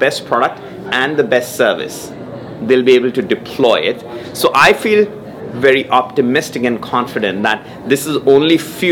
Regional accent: India; now in United States; I'm from India. I spent 2 months in India

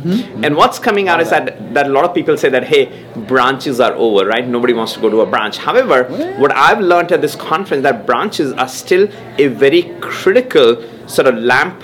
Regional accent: India; now in United States; I'm from India. I spent 2 months in India

